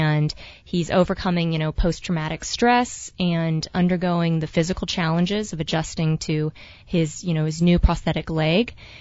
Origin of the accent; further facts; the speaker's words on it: San Diego, California, United States; Yeah, well, we are, yeah, so we're from San Diego. Our family has roots in Oklahoma and Texas, so we have a little bit of the country roots there.